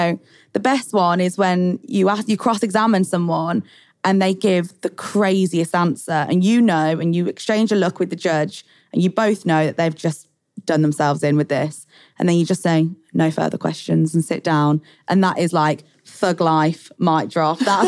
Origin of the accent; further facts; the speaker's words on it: Birmingham, West Midlands, United Kingdom; accent: Birmingham; I'm a very proud Brummie, but whether it's because the school I went to and I was the most Brummie in my class by far, I have toned down my Birmingham accent subconsciously.